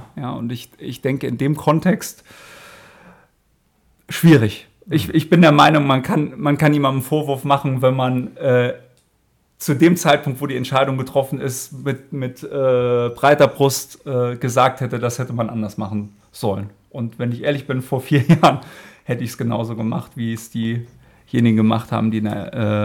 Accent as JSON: {"language": "German", "region": "Saarland", "country": "Germany", "tie": "born or raised there", "said": "wir sind ja auch aufgewachsen, wir kommen jetzt aus dem Saarland."}